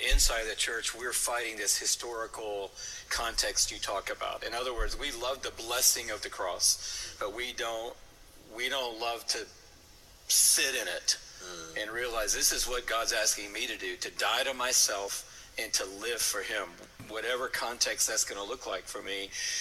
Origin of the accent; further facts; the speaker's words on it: Atlanta, Georgia, United States; born there; when I was born, the day I was born on Boulevard at Georgia Baptist Hospital in 1958, black people did not have equal rights in this city.